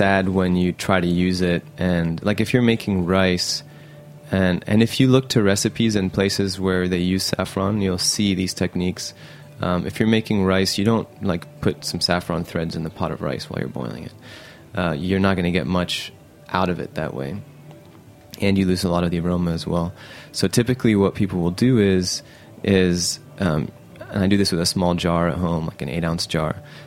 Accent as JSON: {"language": "English", "country": "Saudi Arabia", "tie": "born or raised there", "said": "I grew up in Saudi Arabia, and I'm half Egyptian"}